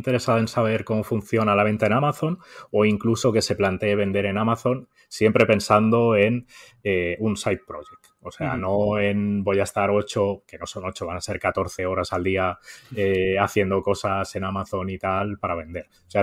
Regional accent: Barcelona, Catalonia, Spain

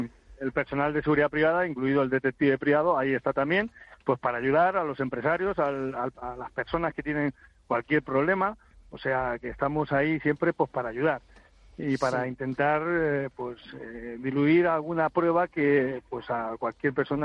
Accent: Spain; como buenos españoles

